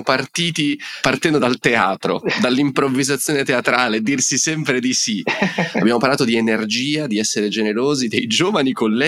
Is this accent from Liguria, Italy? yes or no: yes; Liguria, Italy; Io sono ligure.